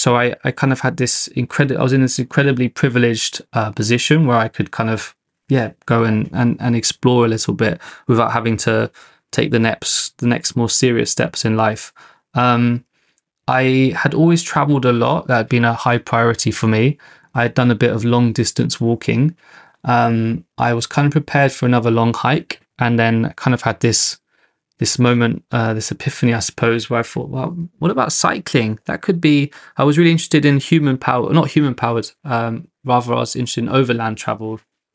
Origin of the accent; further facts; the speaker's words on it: London, United Kingdom; I grew up in London, but my father's British, my mother's Danish.